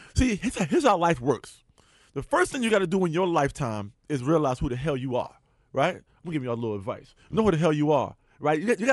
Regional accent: New York, United States; now in Los Angeles, United States; You know, I'm a New Yorker who lives in L.A., you know, so I'm just kind of dealing with the L.A. thing right now until something New York comes up again.

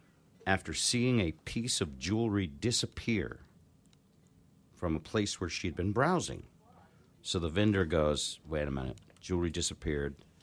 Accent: Connecticut, United States; Oh, my home state. Cool.

